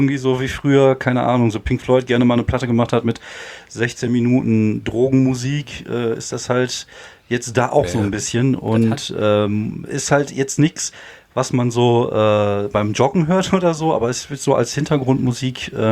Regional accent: Wuppertal, North Rhine-Westphalia, Germany; Also ich komme ja aus Wuppertal.

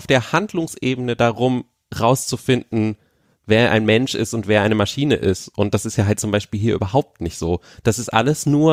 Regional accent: Berlin, Germany; Also da kann man sich so ein bisschen als Berliner irgendwie wiederfinden.

